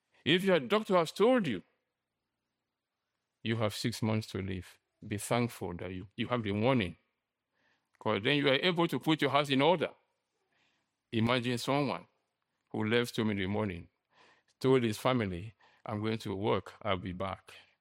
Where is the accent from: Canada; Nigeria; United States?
Nigeria; born there; I was born in Nigeria, in Africa, where there are lots of demons.